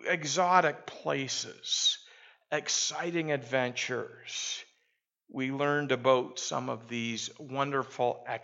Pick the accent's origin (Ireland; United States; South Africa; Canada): Canada; Orillia, Ontario; born there; I was born in Orillia.